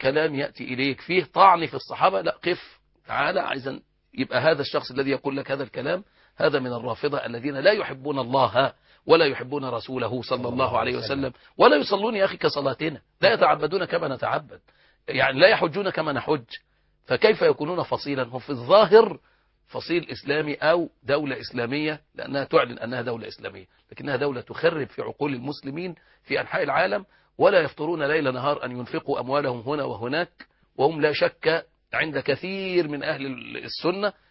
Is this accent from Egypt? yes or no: yes; Egypt; الناس عندها فطره ومحبين عندنا في مصر يعني